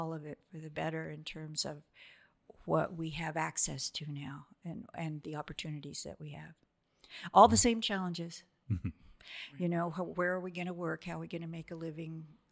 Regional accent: Gresham, Oregon, United States; I grew up in Gresham.

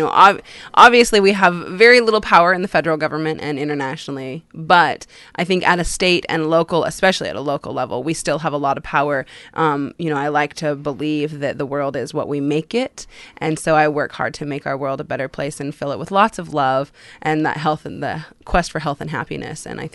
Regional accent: Seaside, Oregon, United States; Well, I was born and raised in Seaside, so I am a native, and I'm 31 years old

